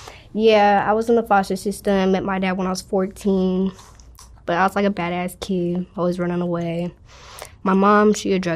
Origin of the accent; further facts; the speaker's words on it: Seattle, Washington, United States; I was born and raised in Seattle.